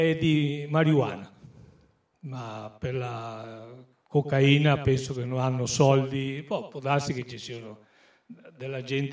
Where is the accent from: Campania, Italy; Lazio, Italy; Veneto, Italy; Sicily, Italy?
Veneto, Italy; Io sono veneto e quando ero ragazzo la maestra ci obbligava a parlare italiano a scuola.